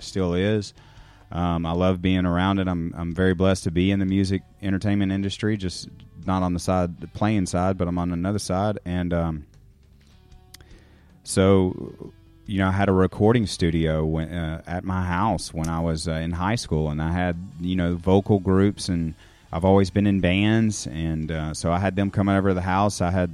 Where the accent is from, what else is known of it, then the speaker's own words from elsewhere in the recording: Bartlett, Tennessee, United States; born there; I was born in Bartlett, Tennessee, a suburb right outside of Memphis.